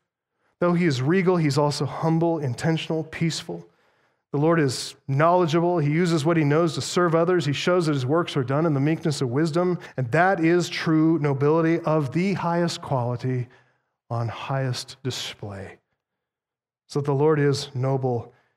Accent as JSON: {"language": "English", "country": "United States", "said": "I mean, as an American, I certainly make no claim to know the full significance of all that happened there"}